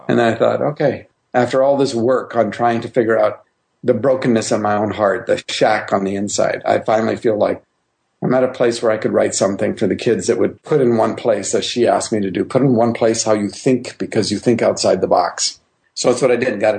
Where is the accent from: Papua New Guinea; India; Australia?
Papua New Guinea; Highlands; also born or lived in Grande Prairie, Canada; I was born in Canada, Grand Prairie, Alberta, Canadian citizenship. But I was a year old when my parents and I moved to the highlands of New Guinea, where I grew up